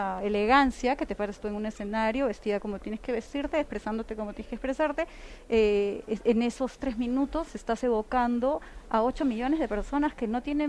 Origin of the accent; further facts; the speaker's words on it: Lima, Peru; born there; que nosotras nacimos en Lima y no querían enseñarnos